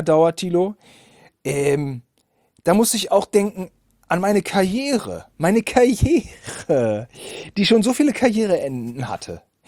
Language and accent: German; Bielefeld, North Rhine-Westphalia, Germany; Nun gut, wir kommen aus Bielefeld-Gütersloh.